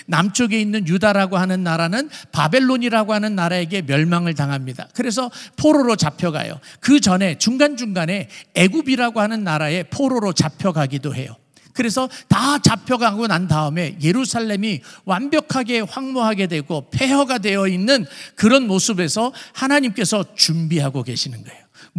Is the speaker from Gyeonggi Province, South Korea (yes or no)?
no; Seoul, South Korea; 저는 여러 번 말씀을 드렸지만 서울에서 태어나서 서울에서만 자라고 수학여행 외에는 다른 데를 가본 적이 없어요.